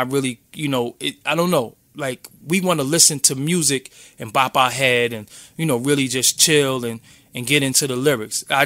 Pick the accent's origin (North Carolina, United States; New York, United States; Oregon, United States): New York, United States; Brooklyn; I'm from Brooklyn. So, by naturally, I would be Team Brooklyn.